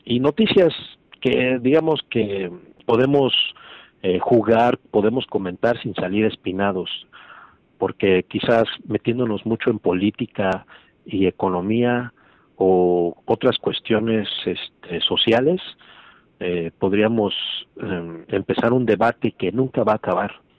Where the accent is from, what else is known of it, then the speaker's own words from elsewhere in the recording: Mexico City, Mexico; now in United States; Pues yo, bueno, pues soy del DF, entonces en el DF es un caos.